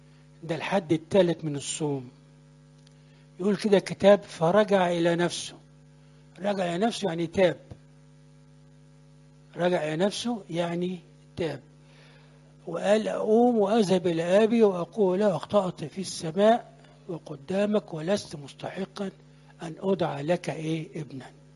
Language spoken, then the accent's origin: Arabic; Upper Egypt, Egypt; حتى عندنا في الصعيد بيعملوها كتير قوي